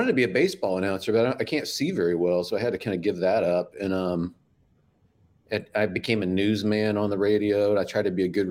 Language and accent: English; Midwest, United States; You know what's weird though is like I'm from the Midwest. It was cold and flat